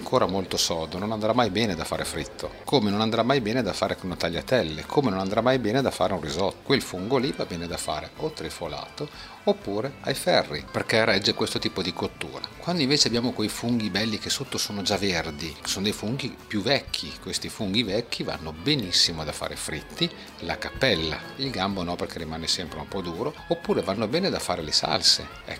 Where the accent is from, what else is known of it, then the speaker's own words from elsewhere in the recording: Parma, Emilia-Romagna, Italy; sono di Parma, lo ammetto